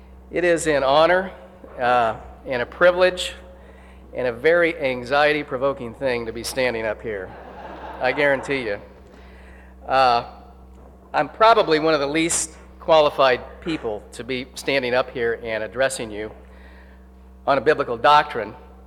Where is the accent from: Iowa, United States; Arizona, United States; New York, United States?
Arizona, United States; Phoenix; I grew up in Phoenix, Arizona. And I was the oldest of three.